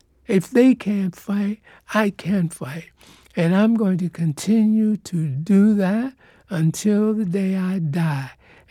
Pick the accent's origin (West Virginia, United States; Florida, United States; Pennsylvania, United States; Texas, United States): Pennsylvania, United States; York; now in San Diego, United States; When I came to San Diego from York, Pennsylvania, where I grew up, driving out here with three other people